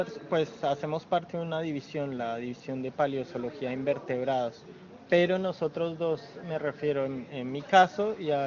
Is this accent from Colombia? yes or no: yes; Colombia; moved away as an adult; now in Argentina; Yo soy colombiano, residente en Argentina hace 8 años. Me recibí en Colombia, biólogo de la Universidad Nacional de Colombia